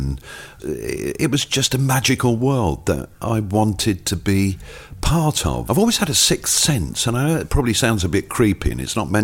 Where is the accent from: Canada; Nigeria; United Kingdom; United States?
United Kingdom; Lytham St Annes, North West England; born there; also born or lived in Blackpool; I was born in Lytham St Annes, within an eight iron of the 16th tee, and I moved from Lytham St Annes and I went to Blackpool.